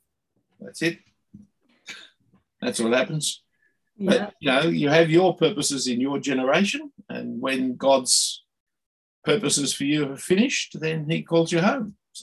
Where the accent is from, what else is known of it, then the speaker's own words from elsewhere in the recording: Sydney, New South Wales, Australia; Growing up in Sydney in that period of time, Australia was good in every sport